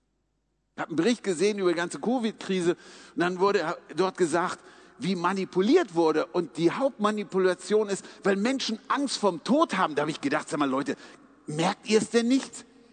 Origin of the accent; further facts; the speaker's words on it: Hanover, Lower Saxony, Germany; Gehe ich zurück in meine Heimat nach Hannover